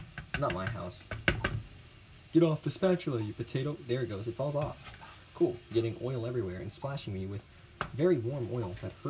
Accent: Texas, United States; I'm from Texas, so you can obviously see my position from a mile away.

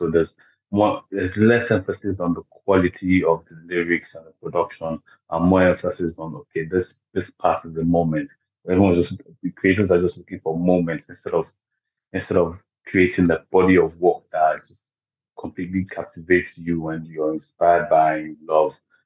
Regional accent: Nigeria; I'm Nigerian, and the influence of hip-hop and R&B, and even the UK, like, hip-hop R&B.

